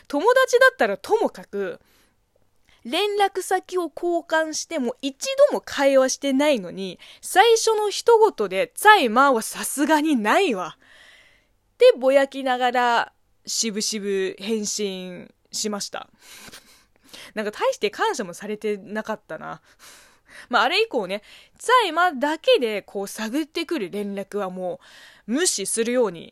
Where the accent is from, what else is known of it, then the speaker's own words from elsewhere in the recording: China; この番組は中国生まれ中国育ちの私、